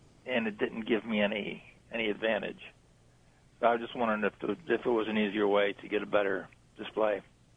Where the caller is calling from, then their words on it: Auburn, New York, United States; Auburn, New York.